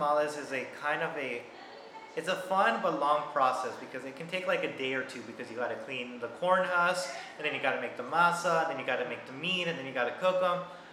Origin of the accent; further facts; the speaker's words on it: Robstown, Texas, United States; I'm from Robstown.